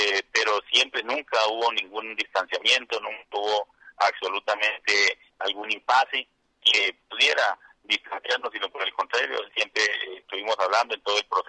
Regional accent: Paz de Ariporo, Casanare, Colombia; soy de Paz de Ariporo, fui concejal de Paz de Ariporo hace 20 años

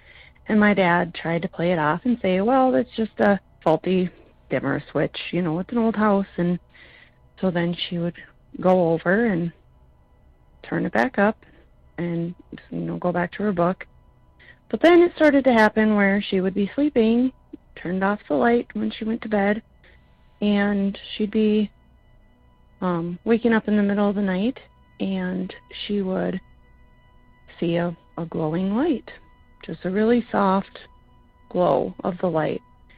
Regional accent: Minnesota, United States; I'm from Minnesota.

